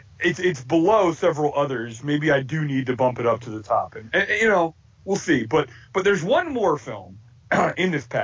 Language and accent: English; New York, United States; I grew up near New York, and I'll tell you, that's just called Tuesday.